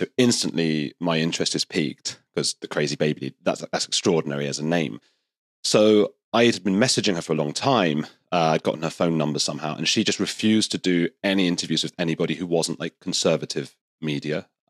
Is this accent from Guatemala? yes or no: no; United Kingdom; I'm British and I think I can probably get this to the BBC afterwards